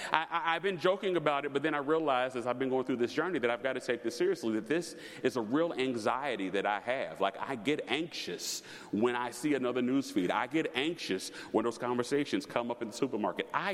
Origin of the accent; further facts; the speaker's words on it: the South, United States; But I told you I'm from the South, so I don't like just drive-through food.